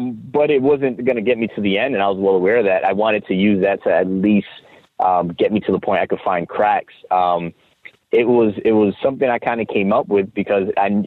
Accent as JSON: {"language": "English", "region": "East Coast", "country": "United States", "said": "I'm from the East Coast, and that's why I made sure no one knew I was an adult probation officer."}